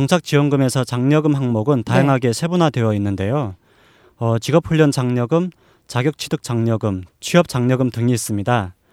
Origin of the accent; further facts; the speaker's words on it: North Korea; now in South Korea; 저도 탈북민이기 때문에